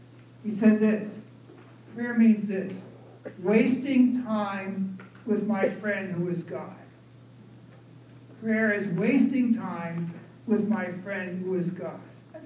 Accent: New York City, New York, United States; now in Atlanta, United States; Now, I am from New York City originally. I'm used to rude people. It's a natural way of intercourse in New York City.

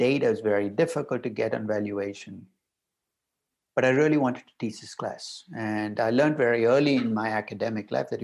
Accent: India; moved away as an adult; now in New York, United States; I grew up in India. I got my undergraduate degree in India, master's in India, that came out to the US to get an MBA and PhD at UCLA.

